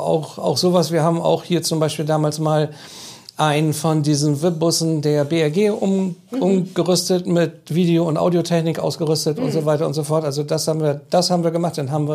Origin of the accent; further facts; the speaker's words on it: Bremen, Germany; gebürtig in Bremen, aufgewachsen in Bremen und auch ziemlich viel Zeit verbracht die letzten Jahre in Bremen.